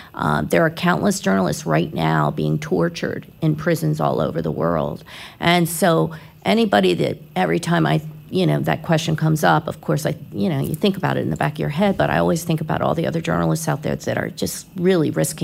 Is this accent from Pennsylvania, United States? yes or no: yes; Philadelphia, Pennsylvania, United States; Like I said, I grew up in Philly, and, you know, you just pay attention to where you're going and what you're doing.